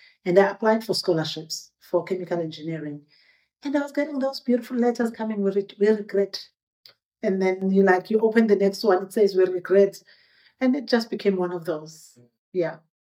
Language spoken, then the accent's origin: English; Kwanundlovu, KwaZulu-Natal, South Africa; I grew up in the village Kwanundlovu, and then we moved to another village. And I went to school there.